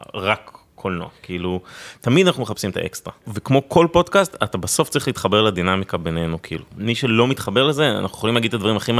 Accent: Beit Shemesh, Jerusalem District, Israel; מבית שמש, בתור ילדה הייתי רואה מלא סרטים עם אמא שלי

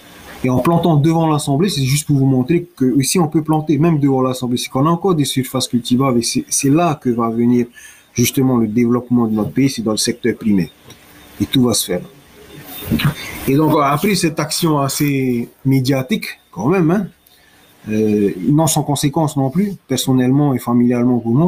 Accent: France; je suis français, pourquoi je ne le fais pas ?

